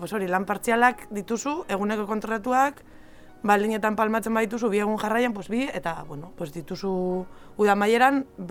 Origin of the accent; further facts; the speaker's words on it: Algorta, Basque Country, Spain; Algortakoa naiz